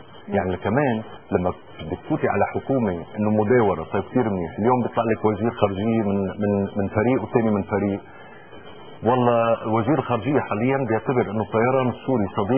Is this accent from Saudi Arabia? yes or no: no; Lebanon; اسمحوا لنا هيدي ما بتهمني انا كمواطن لبناني، لانه عم بدفع دم بكل مناطق يعني لبنان